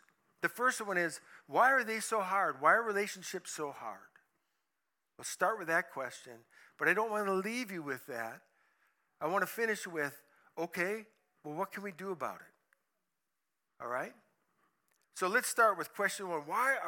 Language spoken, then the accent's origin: English; Illinois, United States; I'm walking out the back door of the house that I grew up in Illinois.